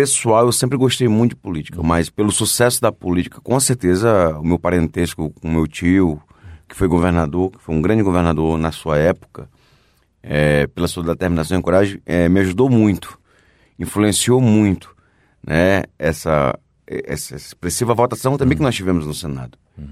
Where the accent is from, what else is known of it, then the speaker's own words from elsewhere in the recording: Cruzeiro do Sul, Acre, Brazil; na minha escola de origem lá no Acre, que era o Instituto Santa Terezinha, que é em Cruzeiro do Sul, na minha terra natal.